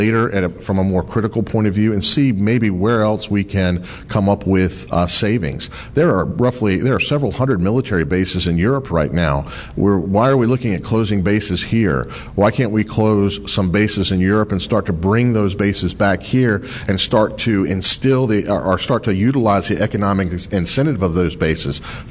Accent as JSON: {"language": "English", "region": "Virginia", "country": "United States", "said": "Well, I'm from the Tidewater area originally"}